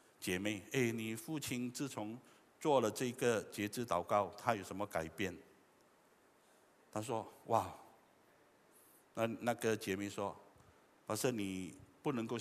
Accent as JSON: {"language": "Chinese", "region": "Fujian", "country": "China", "said": "可是我也是福建人，你要我用福建话跟你讲福音可能有一点挑战，"}